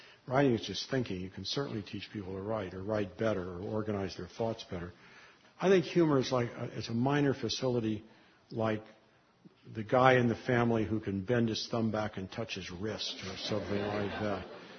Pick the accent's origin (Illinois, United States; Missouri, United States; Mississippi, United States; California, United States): Missouri, United States; Kansas City; And when I grew up in Kansas City, New York meant Jewish.